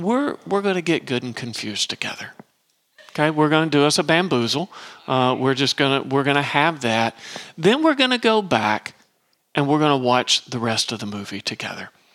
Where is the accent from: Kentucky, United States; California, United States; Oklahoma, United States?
Kentucky, United States; again, I'm from Kentucky, you just wind up being a little bumfuzzled.